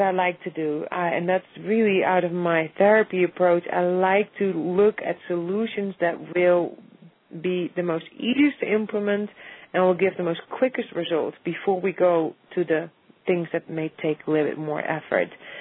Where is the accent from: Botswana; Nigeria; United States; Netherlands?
Netherlands; English is a second language; I think I'm from Europe, I'm from Holland, and I think a lot of kids are also growing up without having always that much choice